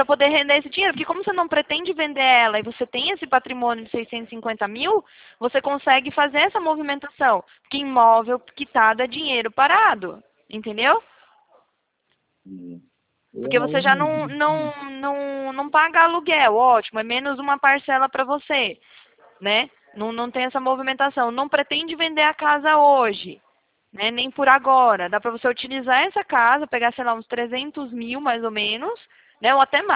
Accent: Salvador, Bahia, Brazil; also born or lived in Itabuna; now in São Paulo, Brazil; Agora eu tô aqui em São Paulo, né? Mas eu morava, na verdade, eu cresci, sabe? Eu cresci em Salvador, né? Lá no, no, na capital mesmo. Isso. Isso. Morava bem pertinho da praia também. Mas depois eu fui pro interior.

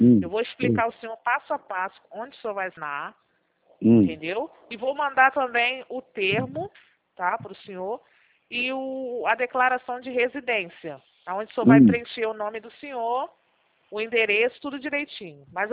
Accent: Rio de Janeiro, Brazil; Eu sou carioca da gema.

